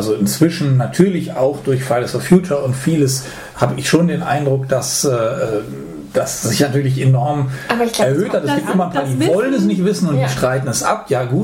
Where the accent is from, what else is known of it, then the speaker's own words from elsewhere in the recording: Rhineland, Germany; ich bin ja am Rande des Rheinlands aufgewachsen